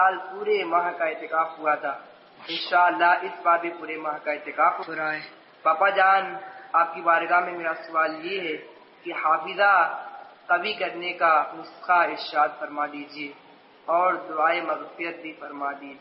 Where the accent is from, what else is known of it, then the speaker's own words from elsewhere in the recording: Mubarakpur, Uttar Pradesh, India; میرا گھر مبارک پور میں ہے الحمدللہ عز و جل.